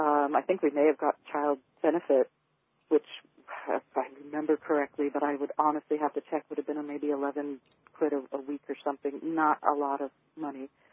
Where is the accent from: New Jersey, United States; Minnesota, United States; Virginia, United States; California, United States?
California, United States; I grew up in Southern California.